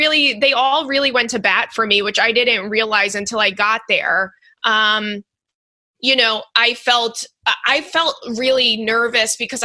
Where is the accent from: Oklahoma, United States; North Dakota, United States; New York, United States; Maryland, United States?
New York, United States; Long Island; you would be perfect for this, you know, because I'm from Long Island.